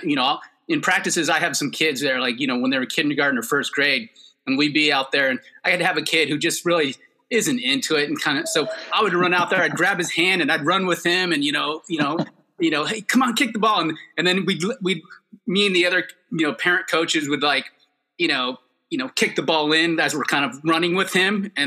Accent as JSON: {"language": "English", "town": "Berkeley", "region": "California", "country": "United States", "tie": "born or raised there", "said": "So, it was interesting when I grew up in the East Bay in Berkeley."}